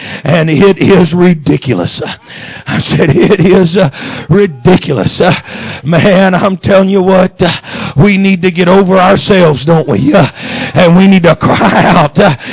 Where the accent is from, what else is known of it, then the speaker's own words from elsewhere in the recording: Moss Point, Mississippi, United States; And I was raised in Moss Point, Mississippi, little church, wood floors, wood pews.